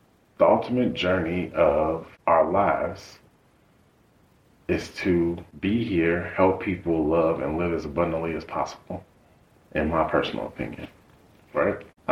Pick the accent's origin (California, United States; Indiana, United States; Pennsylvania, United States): Indiana, United States; And he found a restaurant in Hobart, because I'm from Indiana, that had lamb chops